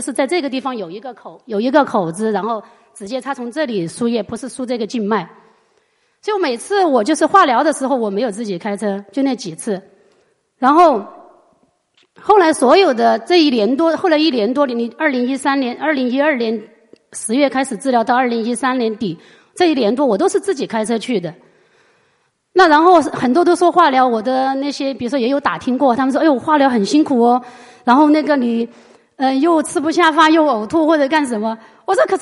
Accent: Chongqing, China; 我是重庆人哈，我跟我先生都是重庆人

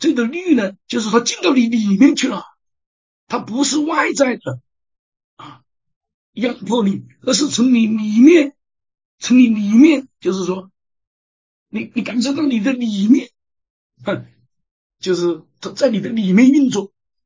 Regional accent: China; now in Canada; 就像我们移民，我们从中国来到了加拿大

